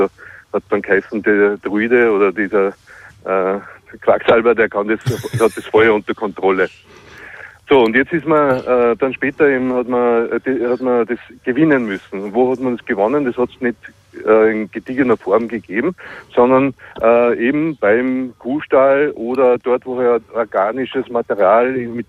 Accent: Salzburg, Austria; Bei uns in Salzburg war es der Erzbischof.

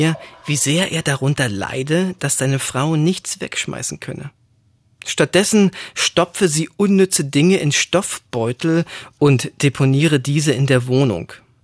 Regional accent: East Germany, Germany; aber ich komme aus der DDR, dem tütenlosen Land der Einkaufsnetze und Dederonbeutel.

